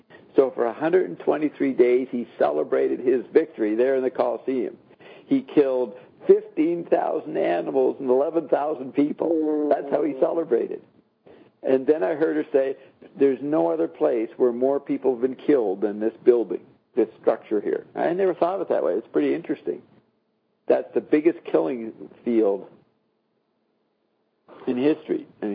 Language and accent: English; France; Remember, I grew up in France, but I'd forgotten a lot of Europe.